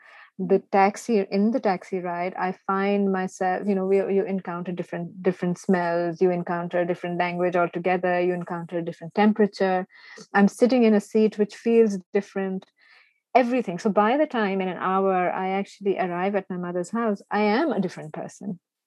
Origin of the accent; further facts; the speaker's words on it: Karachi, Sindh, Pakistan; I grew up in Karachi, which is like this urban center, really ugly.